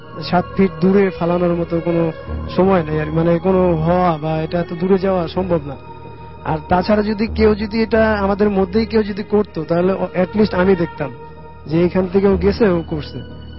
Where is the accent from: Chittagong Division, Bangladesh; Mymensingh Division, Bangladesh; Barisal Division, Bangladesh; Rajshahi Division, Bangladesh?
Barisal Division, Bangladesh; Barisal; now in Dhaka, Bangladesh; আমি ঢাকার কচুঘাট থেকে এসেছি ক্যান্টনমেন্ট, আর আমার বাড়িও বরিশালে।